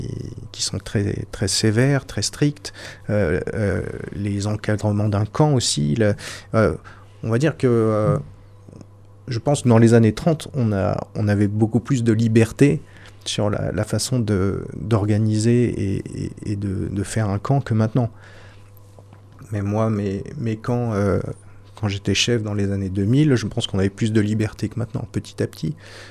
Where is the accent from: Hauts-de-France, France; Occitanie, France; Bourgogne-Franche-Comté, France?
Bourgogne-Franche-Comté, France; Nevers; Je suis bourguignon d'origine.